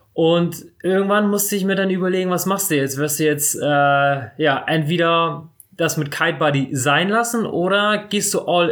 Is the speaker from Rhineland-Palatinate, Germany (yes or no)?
no; Bremerhaven, Bremen, Germany; also ich bin mit 2 Jahren nach Deutschland gekommen und dann direkt nach Bremerhaven. In Bremerhaven aufgewachsen, studiert und irgendwann mal weggezogen.